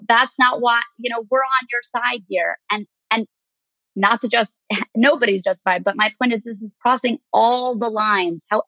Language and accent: English; New York City, New York, United States; I thought, I'm living in America. I grew up on the Upper East Side of New York. I am safe and secure.